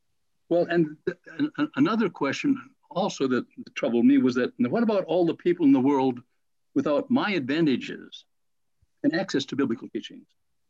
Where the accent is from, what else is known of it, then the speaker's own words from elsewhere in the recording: Fargo, North Dakota, United States; also born or lived in Grandin; After I was born in Grandin, I lived there until I was in about the third grade, and eventually ended up in Fargo, where I went to school and graduated.